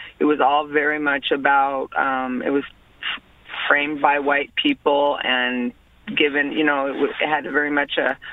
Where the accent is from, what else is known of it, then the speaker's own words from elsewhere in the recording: Idaho, United States; now in Suffolk County, United States; I grew up in Idaho, and I was telling the screener that we were not taught about African-American history or slavery.